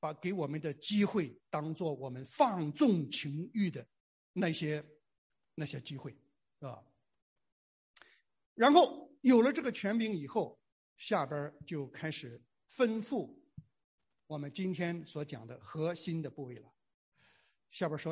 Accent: northern China, China; 因为我小的时候在中国的北方啊

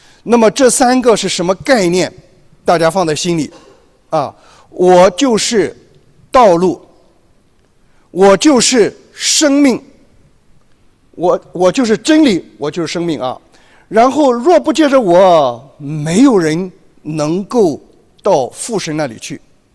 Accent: China; 我们中国人说他是永远天上的爸爸，叫老天爷

